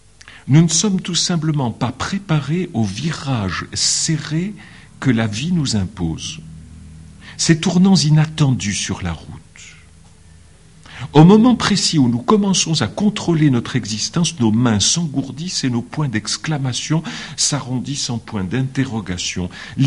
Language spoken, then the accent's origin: French; Grand Est, France; moi je suis originaire de Moselle, hein, et j'ai même habité à proximité dans la banlieue de Metz pendant un certain temps